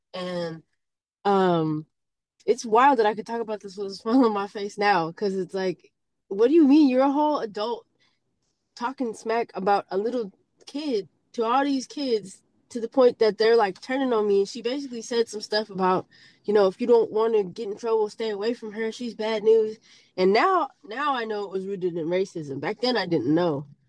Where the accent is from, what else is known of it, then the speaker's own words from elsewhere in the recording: California, United States; also born or lived in Massachusetts; I did a little bit of growing up in Massachusetts up until sixth grade, and then I moved to California and was in the Bay Area, middle school, high school.